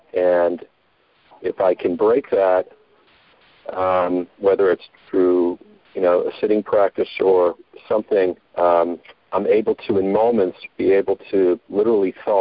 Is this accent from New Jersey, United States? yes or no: yes; Collingswood, New Jersey, United States; I'm from Collinswood, New Jersey.